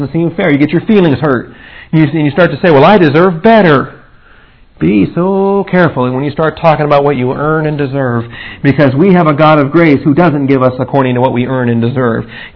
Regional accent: Seattle, Washington, United States; I'm not a Texas native. I'm from Seattle, Washington, and I never heard of a fajita.

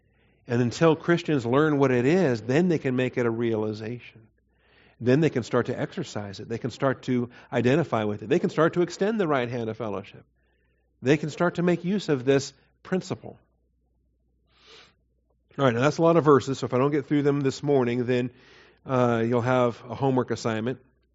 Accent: Washington, United States; He was from North Carolina. I was from Washington State.

